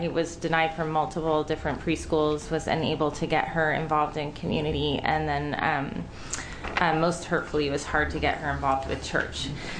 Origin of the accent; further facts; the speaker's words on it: Portland, Oregon, United States; I am here from Portland, Oregon.